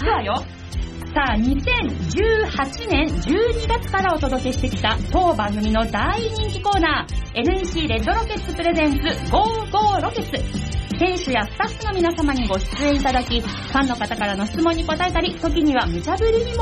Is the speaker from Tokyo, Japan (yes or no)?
no; Kawasaki, Kanagawa, Japan; 本日の番組メインパーソナリティは、川崎生まれ川崎育ち、自称夢見ヶ崎動物公園専属アイドル、 … のリーダー、かじったハートは仲間の証、気をつけないとあなたのハートもガブと食べちゃうぞ、